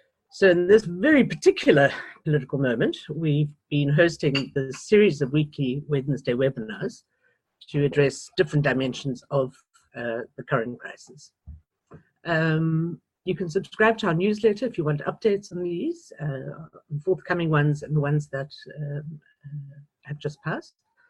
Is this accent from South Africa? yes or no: yes; South Africa; now in Netherlands; I'm the director of the Transnational Institute. I'm from South Africa, but I live in the Netherlands.